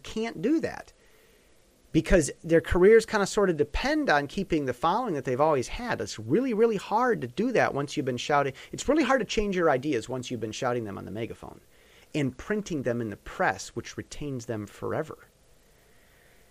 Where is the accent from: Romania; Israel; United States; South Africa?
United States; I'm an American first, and I always will be.